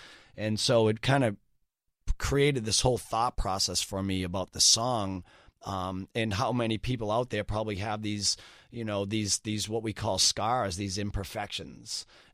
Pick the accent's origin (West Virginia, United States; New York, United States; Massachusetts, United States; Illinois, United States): Massachusetts, United States; Boston; born or raised there